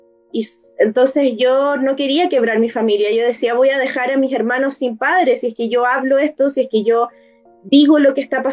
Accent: Chile; Bueno, yo soy profesora chilena.

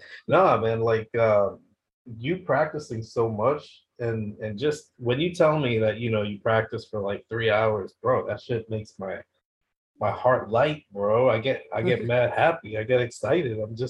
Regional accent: Bronx, New York, United States; hip-hop just naturally, we're from the Bronx, it's just ingrained in us

